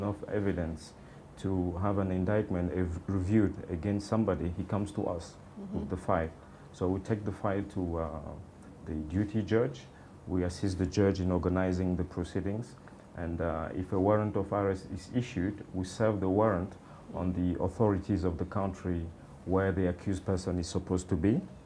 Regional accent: Cameroon; I'm from Cameroon.

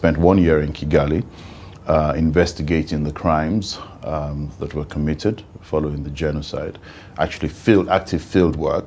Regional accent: United Kingdom; born there; I'm a Nigerian by parentage and British by birth

